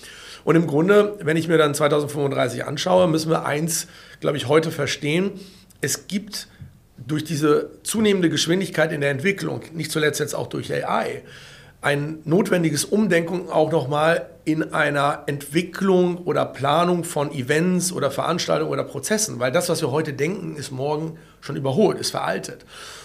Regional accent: Berlin, Germany; das würde ich als Berliner jetzt erstmal mir diesen Mikrokosmos hier erstmal vornehmen

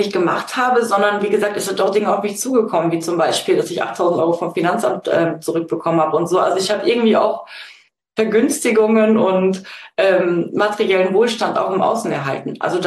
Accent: Saxony, Germany; born there; Ja, genau, NRW, Münster, also zwischen Münster, Steinfurt und Rheine wohne ich, aber ich bin tatsächlich geboren in Sachsen.

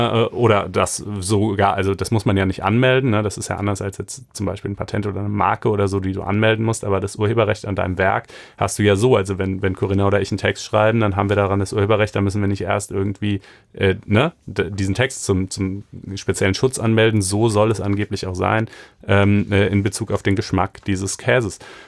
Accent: Germany; aber ich bin ja auch in Deutschland groß geworden.

